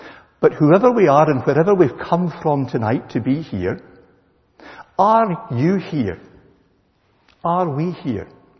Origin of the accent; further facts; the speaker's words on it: Kilmarnock, Scotland, United Kingdom; growing up in Kilmarnock, if you'd asked me when I was a youngster what I wanted to be was a professional golfer.